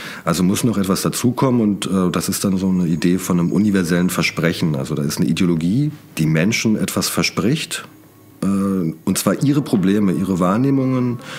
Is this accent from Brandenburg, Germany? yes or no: yes; Brandenburg, Germany; now in Berlin, Germany; Ich bin aus Brandenburg, bin da auch groß geworden, später nach Berlin gezogen und habe so meine Wendejahre als Jugendlicher und junger Erwachsener dann später in Brandenburg mitbekommen